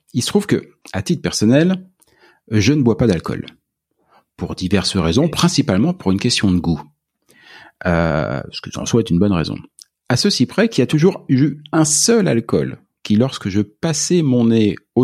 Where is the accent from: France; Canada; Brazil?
France; Je viens de France.